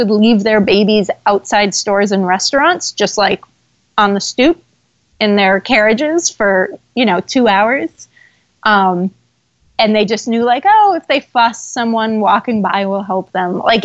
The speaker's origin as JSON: {"language": "English", "region": "California", "country": "United States", "also_born_or_lived": "Norway", "said": "I'm from California, of course."}